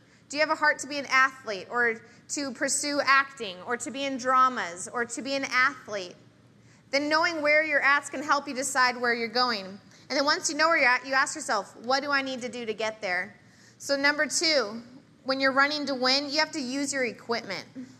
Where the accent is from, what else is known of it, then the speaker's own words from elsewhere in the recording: Washington, United States; now in Texas, United States; I'm from Washington, and they think I'm a foreigner when I go back.